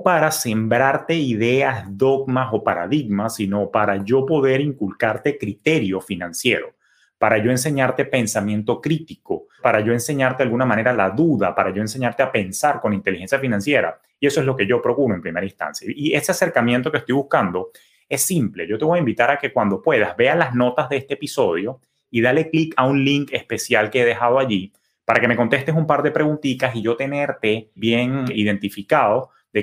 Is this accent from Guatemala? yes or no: no; Venezuela; born there; el día de la independencia en mi país natal, Venezuela